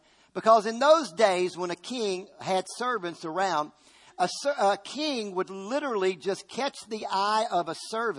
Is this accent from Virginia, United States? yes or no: yes; Virginia, United States; I grew up in Virginia on a farm. And when I was little, we had a mule.